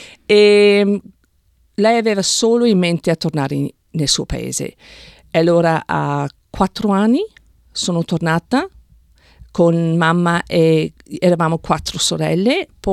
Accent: Carlton, Victoria, Australia; Io sono nata proprio a Carlton, l'ospedale delle Royal Women's Hospital, l'ospedale per le donne.

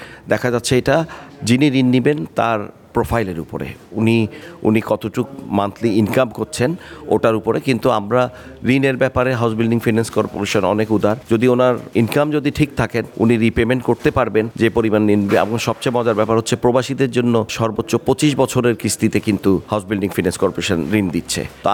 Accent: Bangladesh; আমরা যেহেতু বাংলাদেশ থেকে এসেছি, আপনাদের সুদূর অস্ট্রেলিয়ায় এসেছি

